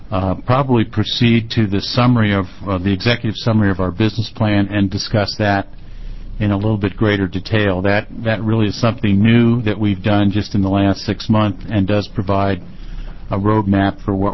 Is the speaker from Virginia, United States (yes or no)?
yes; Virginia, United States; also born or lived in New York; I was born in New York and raised in Virginia